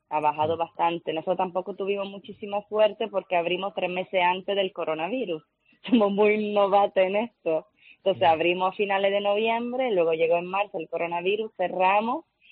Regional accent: Italy; Spanish is a second language; Yo soy italiana y ese dicho se dice en italiano aún mejor

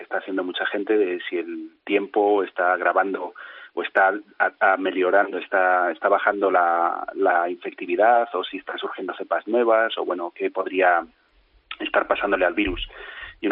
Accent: León, Castile and León, Spain; yo soy de León

